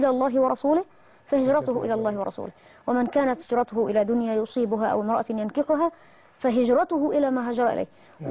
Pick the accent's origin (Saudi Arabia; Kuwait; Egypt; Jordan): Egypt; Kafr El Sheikh Governorate; عندنا في كفر الشيخ